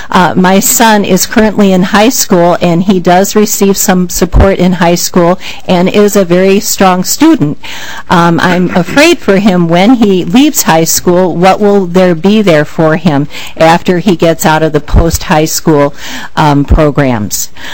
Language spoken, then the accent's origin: English; Rochester, Minnesota, United States; I'm from Rochester, Minnesota.